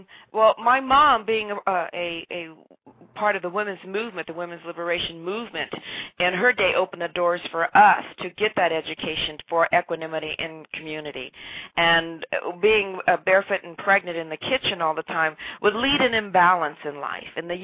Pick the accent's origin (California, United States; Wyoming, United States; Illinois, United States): Wyoming, United States; also born or lived in Colorado; the frontier women that I grew up with in Wyoming and Colorado from my family